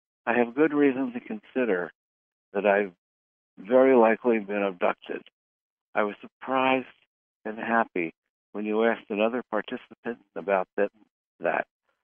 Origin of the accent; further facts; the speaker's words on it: Norfolk, Virginia, United States; I grew up in Norfolk, Virginia, and had my first massage at the Edgar Cayce Institute in Virginia Beach.